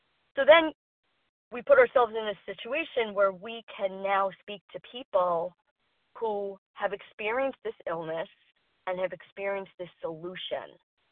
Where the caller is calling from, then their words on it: New York City, New York, United States; from New York City.